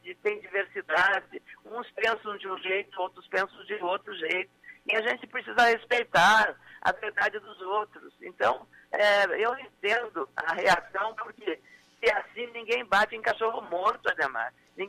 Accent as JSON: {"language": "Portuguese", "town": "Lagoa Vermelha", "region": "Rio Grande do Sul", "country": "Brazil", "said": "Eu sou gaúcho da Lagoa Vermelha."}